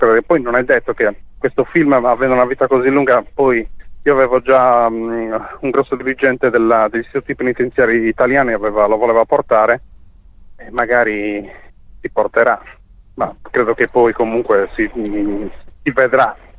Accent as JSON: {"language": "Italian", "region": "Sardinia", "country": "Italy", "said": "io vengo dall'Ogliastra, che è una zona molto difficile della Sardegna per quanto riguarda la criminalità. È stata una zona storica dei sequestri di persone."}